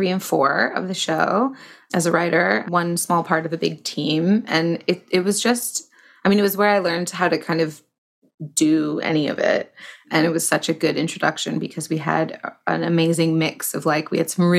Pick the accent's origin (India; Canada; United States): Canada; Toronto, Ontario; I started in Toronto, where I'm from.